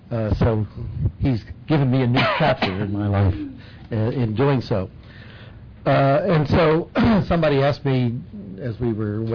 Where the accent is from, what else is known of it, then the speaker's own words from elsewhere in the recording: United States; I'm an American citizen concerned about American positions in the world